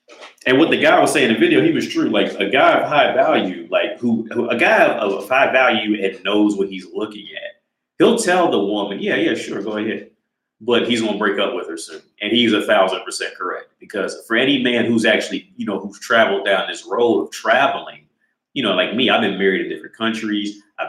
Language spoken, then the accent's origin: English; United States; I bumped into her because I'm from America.